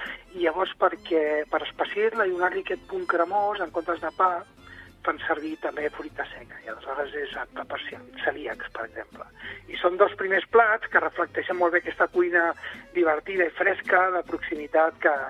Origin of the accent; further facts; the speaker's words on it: Catalonia, Spain; Jo soc del Vallès Occidental